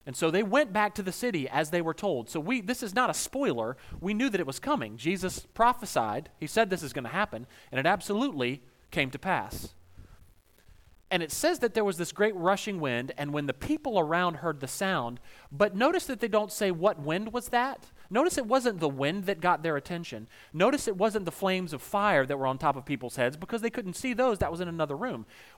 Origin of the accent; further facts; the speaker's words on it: Georgia, United States; born there; And I was like, "No, no, I was born in Georgia." It's that kind of thing. It's that home feeling.